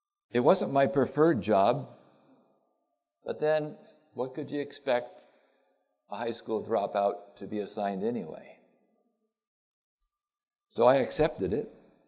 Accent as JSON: {"language": "English", "town": "Berkeley", "region": "California", "country": "United States", "tie": "born there", "said": "And I was born in Berkeley, California. Can any good thing come out of Berkeley?"}